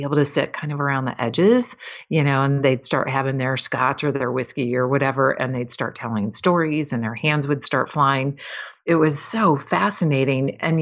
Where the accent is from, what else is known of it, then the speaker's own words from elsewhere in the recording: Wisconsin, United States; I grew up in Wisconsin.